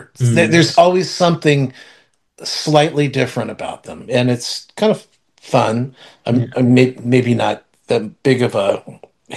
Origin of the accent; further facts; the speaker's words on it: California, United States; I'm from California, and you can put it in a taco shell